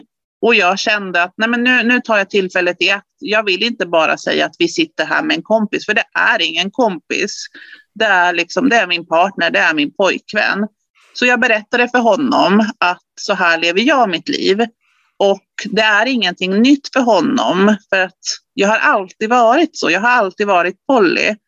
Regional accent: Chile; Jag är chilenare. Min familj, så jag har en typisk latinofamilj.

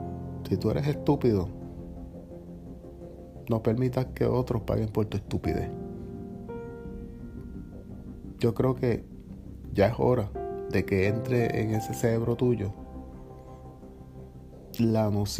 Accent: Manatí, Puerto Rico; Yo soy de acá, de Manatí, Puerto Rico.

